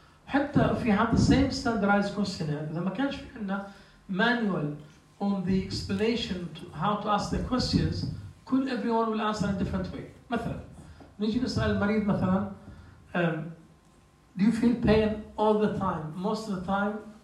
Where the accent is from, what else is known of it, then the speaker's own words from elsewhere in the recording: Jordan; also born or lived in United Kingdom; هلا بنحكي في عندنا بالأردن بالذات مثلا هون